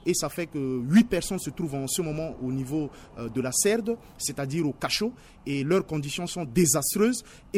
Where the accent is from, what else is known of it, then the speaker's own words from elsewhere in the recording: Central African Republic; C'est parce que nous sommes des Centrafricains et nous acceptons de rentrer chez nous pour donner le coup de main à notre pays.